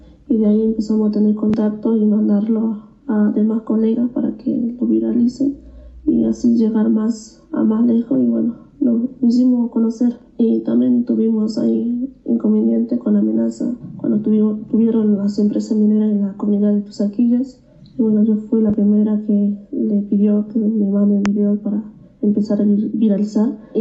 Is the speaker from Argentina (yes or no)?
yes; Tres Pozos, Jujuy, Argentina; Y sigo en esta lucha que llevamos los jujeños y ahora a nivel nacional.